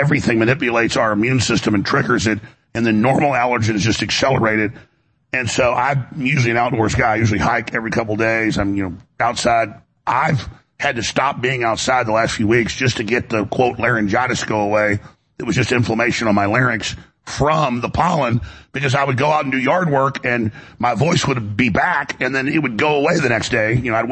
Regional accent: Dallas, Texas, United States; When I grew up in Dallas, I had buddies.

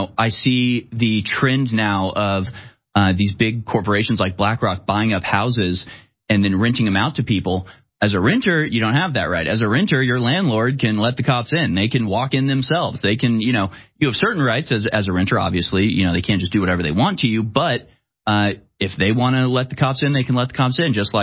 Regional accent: United States; We're American. You don't outrank us.

